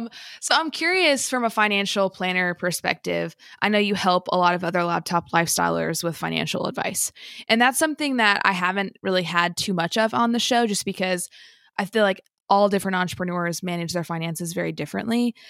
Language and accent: English; Effingham, Illinois, United States; now in Nashville, United States; I'm from downstate Illinois. I live in Nashville now, but I'm from Effingham, Illinois.